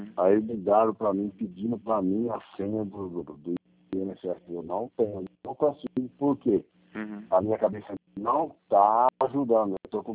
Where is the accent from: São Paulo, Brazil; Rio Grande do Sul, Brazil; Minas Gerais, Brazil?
São Paulo, Brazil; Presidente Epitácio; Eu sou de Presidente Pitácio.